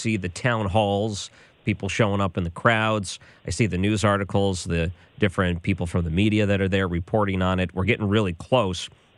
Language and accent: English; Detroit, Michigan, United States; I grew up in Detroit, so I was a Lions fan.